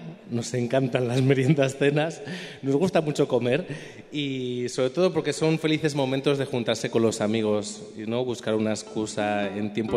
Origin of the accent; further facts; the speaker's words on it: Aranda de Duero, Castile and León, Spain; por algo yo soy de Aranda